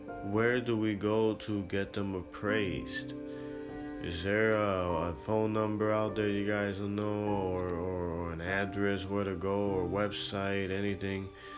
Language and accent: English; Philadelphia, Pennsylvania, United States; I'm from Philly, and you've been to Philly plenty of times too.